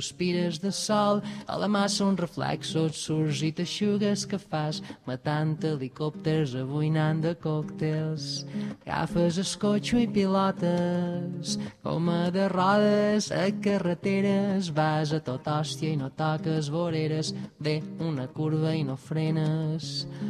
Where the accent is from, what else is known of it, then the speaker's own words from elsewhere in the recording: Balearic Islands, Spain; Eso es un poco los mallorquines, porque aunque sea catalán, soy de Mallorca, de Mallorca, ¿no? Que es una isla y tenemos mucho...